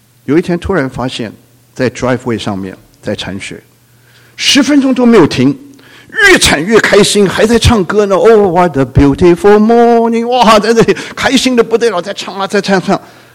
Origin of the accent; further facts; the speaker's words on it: Guangdong, China; 我是广东人哈